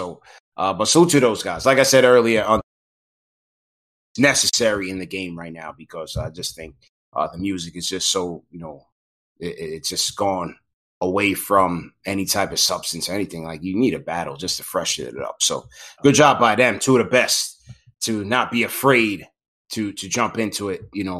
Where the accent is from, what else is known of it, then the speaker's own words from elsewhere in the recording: New York, United States; I'm from Long Island, so I've seen it all, man.